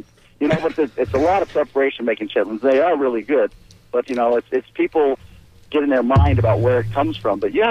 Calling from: Land O'Lakes, Florida, United States; Good morning. … from Land

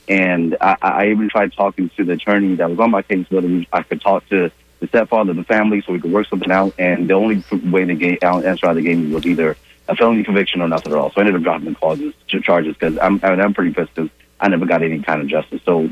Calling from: Tampa, Florida, United States; I'm calling from Tampa.

